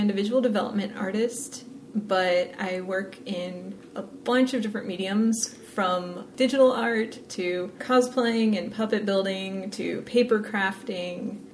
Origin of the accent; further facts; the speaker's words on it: Florida, United States; I'm from Florida.